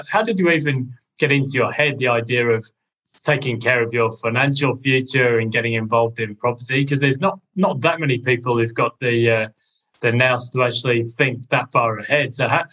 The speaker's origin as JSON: {"language": "English", "region": "England", "country": "United Kingdom", "tie": "born or raised there", "said": "we didn't really get AFL where I grew up in England."}